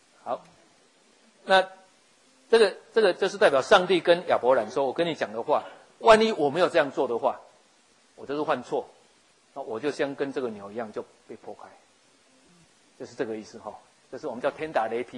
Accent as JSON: {"language": "Chinese", "country": "Taiwan", "said": "很多我们台湾人一样，拜拜都要杀三牲嘛齁。"}